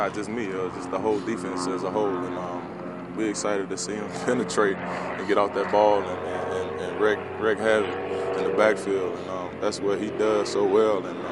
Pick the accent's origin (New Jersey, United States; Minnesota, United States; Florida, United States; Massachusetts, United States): Florida, United States; I grew up in Florida, man. I had 18 years to go out and walk on the sand and beach sand and stuff.